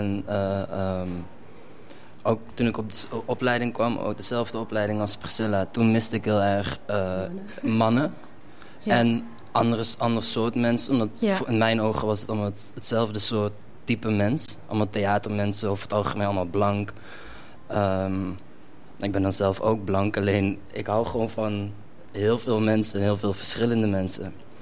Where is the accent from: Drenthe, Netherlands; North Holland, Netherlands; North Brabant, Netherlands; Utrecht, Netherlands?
North Brabant, Netherlands; Eindhoven; born there; Ik ben in Eindhoven geboren.